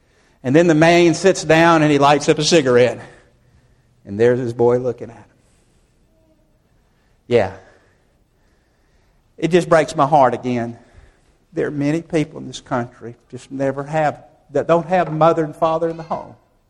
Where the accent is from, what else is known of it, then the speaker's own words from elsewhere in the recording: Birmingham, Alabama, United States; I'm born and raised in Birmingham, so some of you can tell some interesting stories.